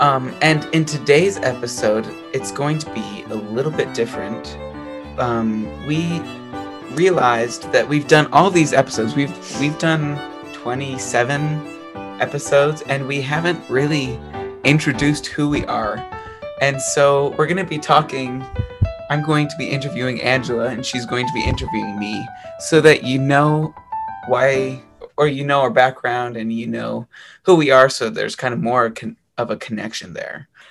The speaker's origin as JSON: {"language": "English", "region": "Idaho", "country": "United States", "tie": "born or raised there", "said": "And we are two farm cousins born and raised in Idaho"}